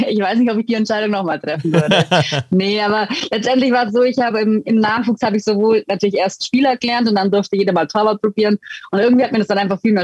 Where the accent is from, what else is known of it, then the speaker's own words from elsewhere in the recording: Füssen, Bavaria, Germany; ich komme ursprünglich aus Füssen